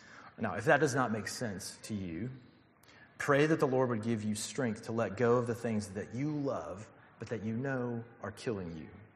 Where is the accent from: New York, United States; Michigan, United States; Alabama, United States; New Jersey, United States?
Alabama, United States; I'm from Alabama.